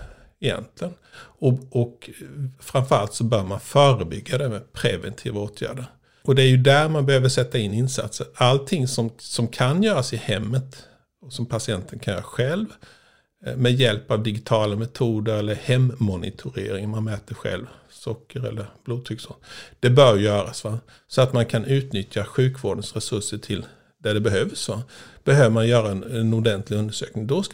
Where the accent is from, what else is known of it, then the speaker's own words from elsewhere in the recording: Växjö, Kronoberg County, Sweden; now in Kalmar, Sweden; Äldre medelåldern. Jag är från Växjö, Småland, från början. Pluggade till läkare i Stockholm.